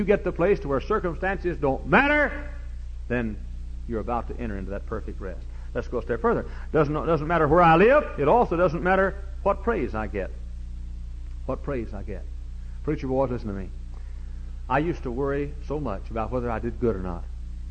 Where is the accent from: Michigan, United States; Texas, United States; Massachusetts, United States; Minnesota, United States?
Texas, United States; now in Hammond, United States; I was born and reared in the Holy Land right between Dallas and Fort Worth. And I wanted to live in Texas.